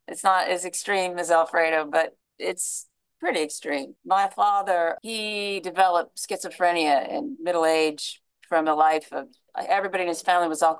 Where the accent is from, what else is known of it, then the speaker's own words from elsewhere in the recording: Birmingham, Alabama, United States; I grew up in Alabama, Birmingham, even though my parents are from upstate New York.